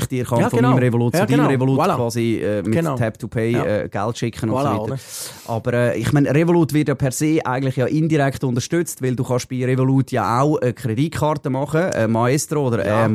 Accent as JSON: {"language": "German", "country": "Switzerland", "said": "oder vielleicht abgebrochen bei uns in der Schweiz"}